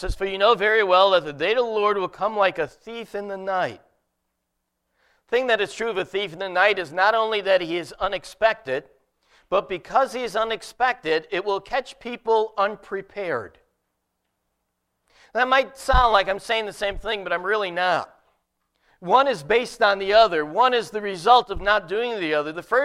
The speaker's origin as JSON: {"language": "English", "town": "Dunmore", "region": "Pennsylvania", "country": "United States", "tie": "born or raised there", "said": "When I grew up in Dunmore, we never locked our doors."}